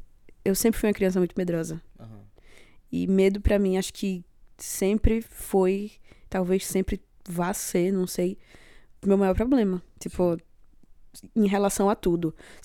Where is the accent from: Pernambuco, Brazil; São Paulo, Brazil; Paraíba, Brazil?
Pernambuco, Brazil; Recife; Eu nasci em Recife, eu moro em Recife